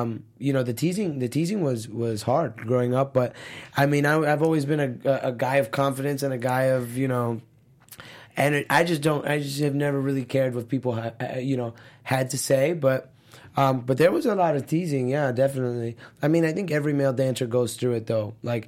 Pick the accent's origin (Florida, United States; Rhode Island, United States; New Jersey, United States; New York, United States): Florida, United States; Miami; So, like, growing up in Miami, I went to Florida Christian High School